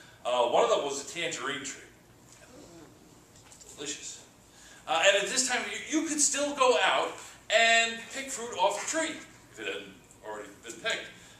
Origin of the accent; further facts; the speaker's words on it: Long Island, New York, United States; although I was growing up on Long Island, several of our neighbors had random apple and pear trees.